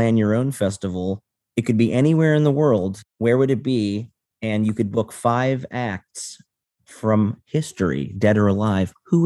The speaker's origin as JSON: {"language": "English", "town": "Chicago", "region": "Illinois", "country": "United States", "tie": "born or raised there", "said": "one of my good friends who I grew up with in Chicago is now a chef in Viroqua, Wisconsin."}